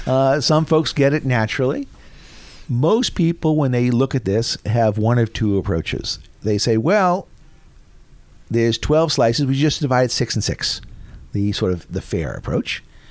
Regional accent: New Haven, Connecticut, United States; So I'm from New Haven, where everything is pizza.

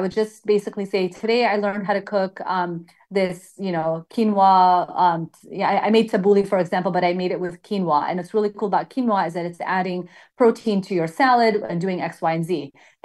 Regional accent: Sierra Leone; I grew up in Sierra Leone, Africa, and, you know, living there, a lot of things were just had to be made from scratch.

